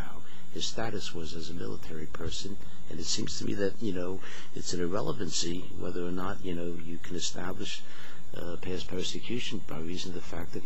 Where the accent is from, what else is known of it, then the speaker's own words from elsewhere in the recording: Brooklyn, New York, United States; I guess what I'm curious about, I'm from Brooklyn, so we talk quickly.